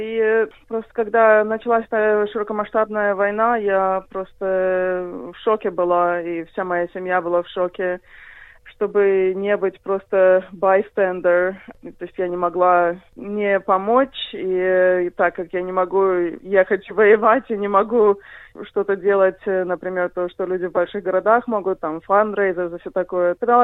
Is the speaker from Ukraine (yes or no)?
no; Belarus; also born or lived in United States; now in Australia; я в Австралию приехала в 2008. До этого я жила в Америке, я из Белоруссии сама. Из Белоруссии моя семья эмигрировала в 93-м, то есть почти сразу после развала. Я в Америке прожила примерно 14 лет